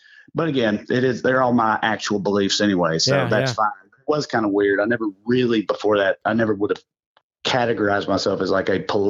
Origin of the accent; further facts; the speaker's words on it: Salina, Tennessee, United States; no, in my hometown, it's called Salina, Tennessee.